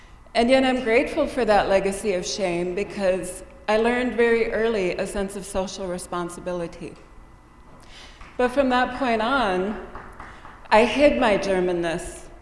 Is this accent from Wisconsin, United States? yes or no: yes; Milwaukee, Wisconsin, United States; if I would say that I was from Milwaukee, they'd say, are you sure? You don't quite have that Milwaukee accent.